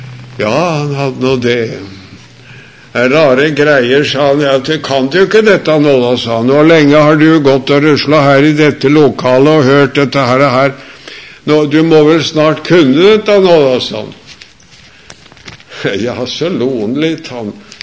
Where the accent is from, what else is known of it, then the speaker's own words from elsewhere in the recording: Sarpsborg, Østfold, Norway; men hjemme i Sarpsborg, jeg vokste opp der.